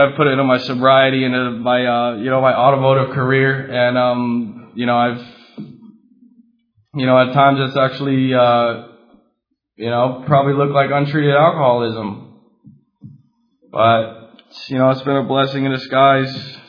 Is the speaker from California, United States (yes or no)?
yes; Encinitas, California, United States; I'd say I'm from Encinitas.